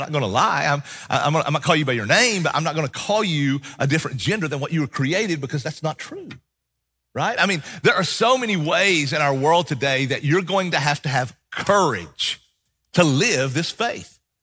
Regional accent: Bible Belt, United States; When I grew up in the Bible Belt.

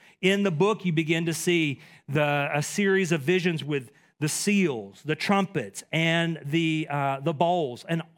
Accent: Dallas, Texas, United States; and my accent maybe gives it away, I'm from East Texas. I've lived here long enough now that this is home, but the Dallas, Texas area is where I grew up.

